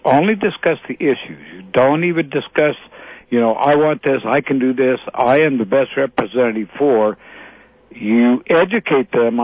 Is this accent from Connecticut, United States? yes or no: no; Nevada, United States; I'm a transplant from Nevada.